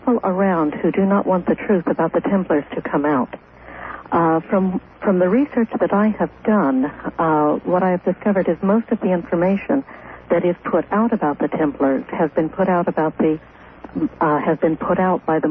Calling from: Santa Cruz, California, United States; I am calling from Santa Cruz.

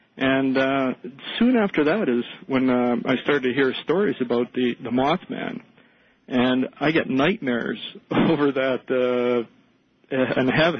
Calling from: Oslo, Norway; I'm calling from Oslo, Norway.

